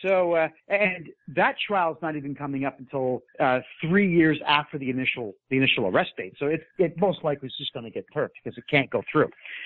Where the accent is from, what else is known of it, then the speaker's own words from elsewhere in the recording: Ontario, Canada; Thank you, Bonnie Crombie, for destroying my hometown.